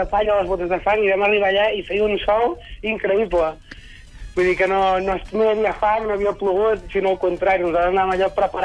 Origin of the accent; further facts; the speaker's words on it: Catalonia, Spain; nosaltres som dels pobles del Ripollès